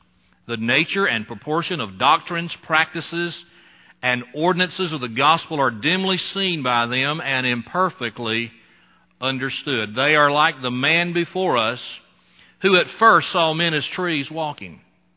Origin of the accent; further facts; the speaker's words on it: Alabama, United States; He was a Presbyterian. I was a Baptist from South Alabama.